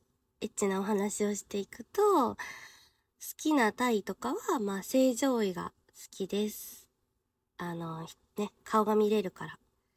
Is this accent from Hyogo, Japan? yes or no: no; Chiba, Japan; 出身地は千葉県出身です。